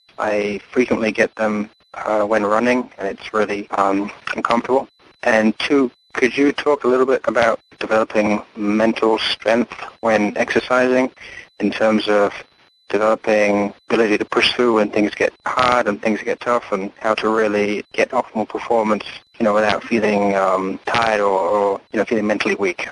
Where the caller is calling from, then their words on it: Poughkeepsie, New York, United States; I'm calling from Poughkeepsie in New York State.